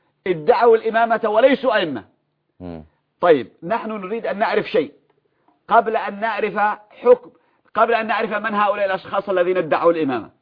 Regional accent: Yemen; عندنا في اليمن

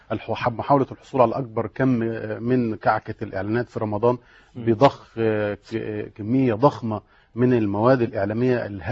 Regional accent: Egypt; بدأ الناس يعملوا لجان شعبية زي اللي حصلت عندنا في مصر في ثورة 25 يناير

